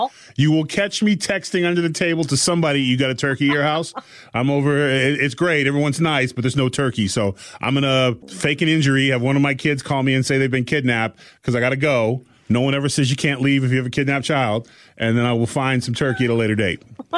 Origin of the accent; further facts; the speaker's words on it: California, United States; Like I'm from California. Like I've been up there.